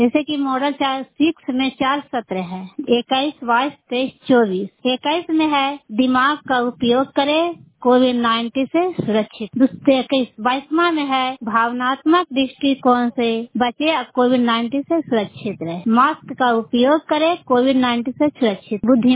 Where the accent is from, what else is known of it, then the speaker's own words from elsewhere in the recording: Manjetha, Bihar, India; गांव मंजेठा और मैं सीता एस जी का अध्यक्ष हूँ। संगम भियो का ग्राम संगठन के सदस्य हूँ। नालंदा जिला राजगीर प्रखंड के निवासी हूँ।